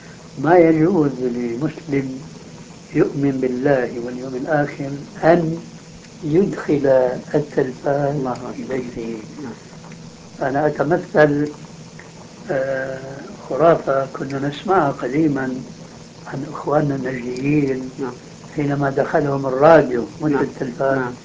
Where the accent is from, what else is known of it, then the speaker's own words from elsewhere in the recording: Syria; يعني كما يقال في بعض الأمثال عندنا في سوريا